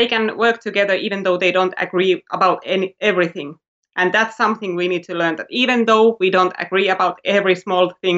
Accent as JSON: {"language": "English", "country": "Finland", "tie": "born or raised there", "said": "When I grew up, I really didn't think about politics, and I really didn't have to, because I lived in the countryside"}